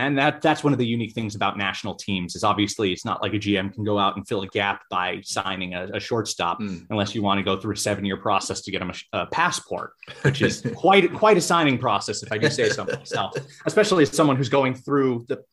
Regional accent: United States; accent: American; And I do find it a little ironic that my very American accent is suddenly the voice of British baseball

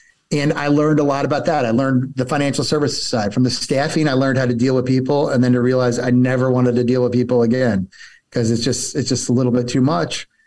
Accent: New Jersey, United States; So I grew up in Northern New Jersey, and that's an area where, you know, people always say, I'd kill for you, or I'd die for you.

